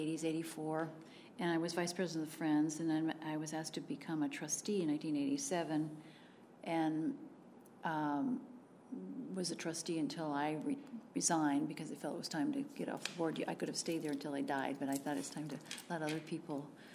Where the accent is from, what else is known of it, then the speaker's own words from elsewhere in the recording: Burbank, California, United States; I was raised in the West. I was an original Valley girl. I was born in beautiful downtown Burbank. And my father and mother had settled in the Valley, San Fernando Valley, after World War II.